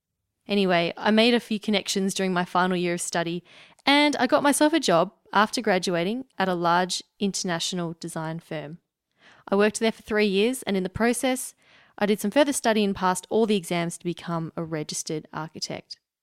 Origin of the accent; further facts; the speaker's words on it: Melbourne, Victoria, Australia; I'm from Melbourne, Australia, which is officially one of the world's most livable cities